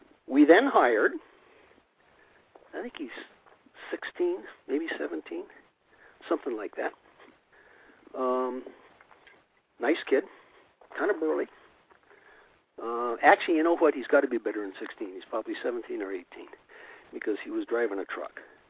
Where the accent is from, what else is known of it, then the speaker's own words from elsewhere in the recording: Hayfork, California, United States; right here in my hometown of Hayfork, 1,800 people, little village, we aren't incorporated, no incorporated cities in my county.